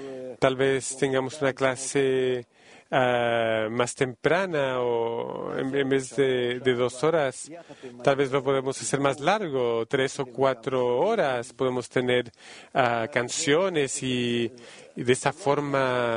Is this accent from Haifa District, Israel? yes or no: yes; Haifa, Haifa District, Israel; also born or lived in United States; Entonces, nosotros sí, somos de Haifa.